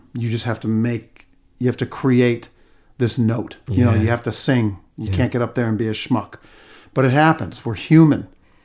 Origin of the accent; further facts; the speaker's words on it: Mumbai, Maharashtra, India; When I grew up on the streets of Mumbai